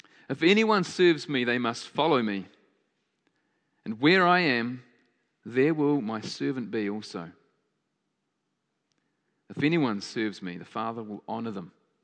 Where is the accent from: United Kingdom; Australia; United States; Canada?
Australia; Adelaide, South Australia; Because this guy was from Bethsaida, and I'm from Adelaide. In Galilee, and that's Adelaide's in Australia.